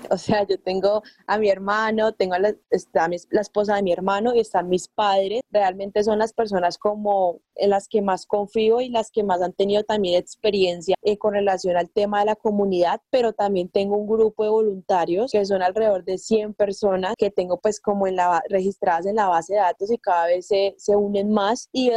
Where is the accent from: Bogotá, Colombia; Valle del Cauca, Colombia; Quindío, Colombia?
Valle del Cauca, Colombia; Cali; yo soy de aquí de Cali, yo tengo 21 años de edad. … yo soy psicóloga, ingresada a la San Buenaventura, de la Universidad de San Buenaventura de aquí de Cali.